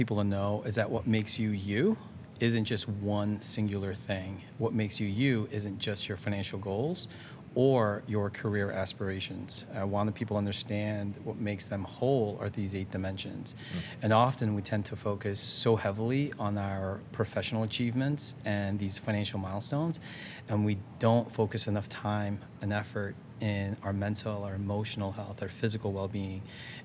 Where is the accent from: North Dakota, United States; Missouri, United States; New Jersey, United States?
New Jersey, United States; also born or lived in Florida; I am thousands of miles away from home. I'm from Jersey originally in Florida. And then here I am in convention in Wisconsin.